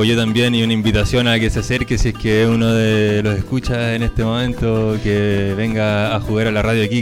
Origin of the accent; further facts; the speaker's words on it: Santiago, Santiago Metropolitan Region, Chile; a pesar de que somos de Santiago, tengo una hermana, dos sobrinos y un cuñado aquí